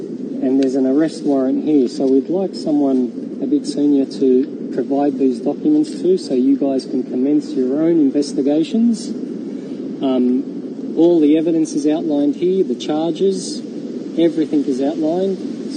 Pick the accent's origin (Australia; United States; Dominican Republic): Australia; I am an Australian concerned for my country.